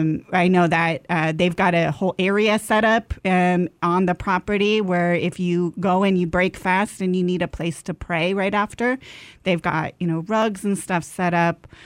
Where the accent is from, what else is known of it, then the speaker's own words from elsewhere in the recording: West Coast, United States; Yeah, you know, I grew up on the West Coast, all over the place. I'm Mexican-American myself.